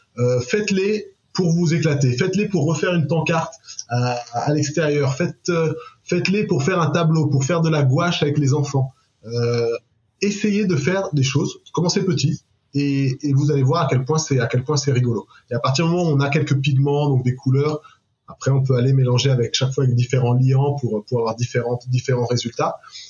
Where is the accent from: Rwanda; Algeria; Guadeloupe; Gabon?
Gabon; moved away; also born or lived in France / Germany; je suis un peu un déraciné. Je suis né au Gabon, j'ai grandi là-bas, après je suis arrivé en France, on habitait en Allemagne, j'ai fait des saisons